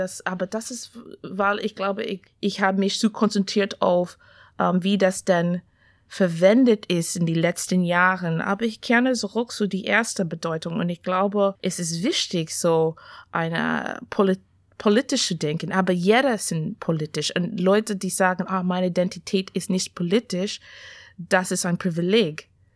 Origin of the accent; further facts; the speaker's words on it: Canada; German is a second language; ich kenne das auch, ich bin aus Kanada